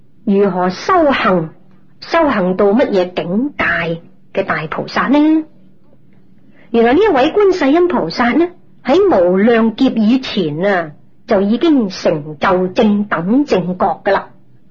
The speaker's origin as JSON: {"language": "Chinese", "country": "China", "said": "已经普遍深刻在我们中国人"}